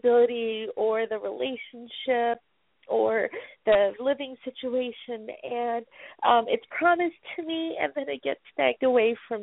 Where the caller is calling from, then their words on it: Washington, District of Columbia, United States; I'm calling from Washington, D.C.